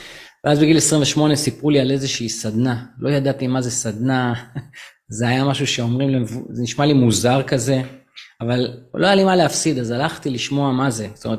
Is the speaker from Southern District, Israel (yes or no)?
no; Tel Aviv, Tel Aviv District, Israel; גדלתי בשכונת מצוקה, אז החיים היו לי ממש קשים בילדות